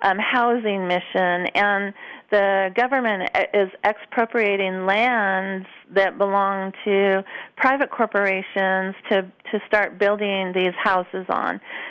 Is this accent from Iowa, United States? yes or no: no; California, United States; Well, I'm born and raised in California, and I went to elementary school in the 60s and high school and my first year of college in the 70s.